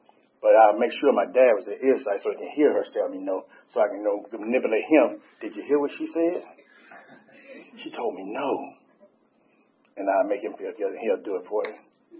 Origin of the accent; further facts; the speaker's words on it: Brundidge, Alabama, United States; So, but you know, I grew up in a small town in Alabama, Brandage, Alabama